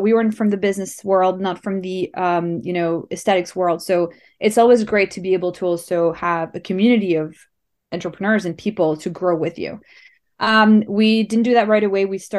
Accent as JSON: {"language": "English", "country": "France", "moved": "yes", "lives_now": "Canada", "said": "I'm from France originally. I came to Canada in 2010."}